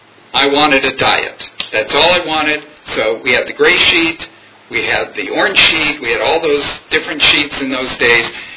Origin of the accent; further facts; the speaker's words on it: Los Angeles, California, United States; I was born and raised in Los Angeles to what I consider a lower middle class Jewish family